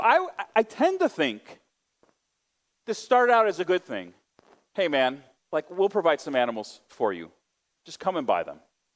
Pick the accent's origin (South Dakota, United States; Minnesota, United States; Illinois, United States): Illinois, United States; Chicago; I'm from Chicago, like the land of El Capone.